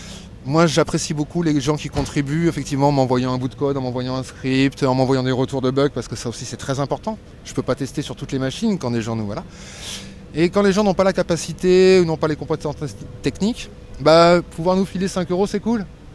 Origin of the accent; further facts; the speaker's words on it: Montpellier, Occitanie, France; comme nous, on est de Montpellier